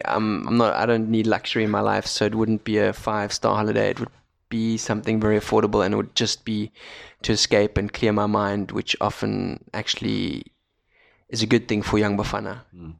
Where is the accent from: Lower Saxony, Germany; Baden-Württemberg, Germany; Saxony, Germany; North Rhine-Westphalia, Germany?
North Rhine-Westphalia, Germany; Solingen; English is a second language; I was born and raised in Germany. Solingen is the town I call home, not too far from Düsseldorf and Cologne.